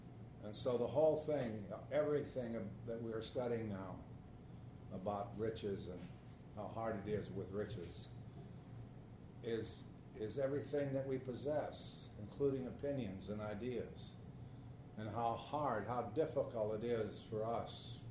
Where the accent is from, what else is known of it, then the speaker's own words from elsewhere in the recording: Arizona, United States; There's a town near where I grew up in Arizona called Salome, but it's spelled as Salome.